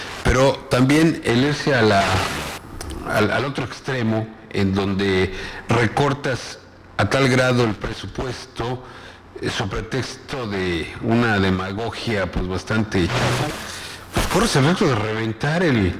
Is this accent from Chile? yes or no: no; Mexico; Pues fíjate que yo que soy de México